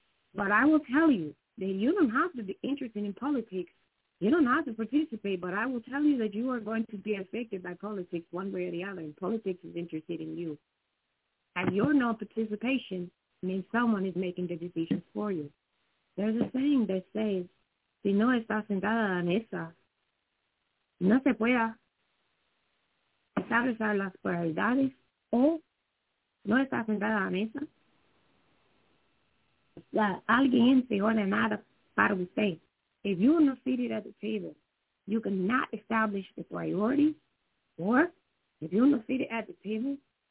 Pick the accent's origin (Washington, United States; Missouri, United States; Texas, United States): Missouri, United States; And I will tell you that I grew up in Missouri, so this one really kind of hit home for me.